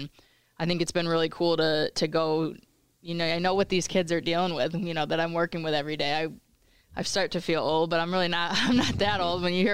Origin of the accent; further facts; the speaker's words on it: Rochester, New York, United States; I'm a Western New York kid. So I'm from Rochester, and so, you know, always had paid attention to Buffalo in the past.